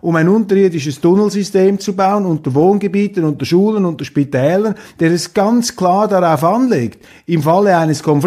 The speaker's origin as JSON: {"language": "German", "country": "Switzerland", "said": "für mich jetzt zumindest, in meiner Betrachtung als Schweizer"}